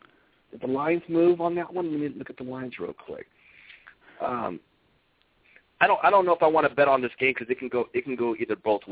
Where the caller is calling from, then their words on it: California, United States; I'm calling from California.